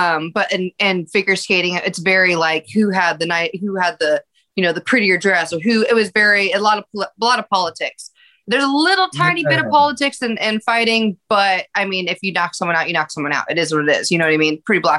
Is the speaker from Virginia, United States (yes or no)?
no; Alaska, United States; I was actually a competitive figure skater growing up in Alaska.